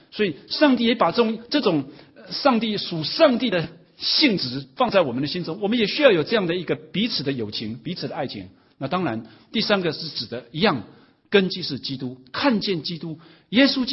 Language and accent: Chinese; Indiana, United States; 我是从印第安纳来的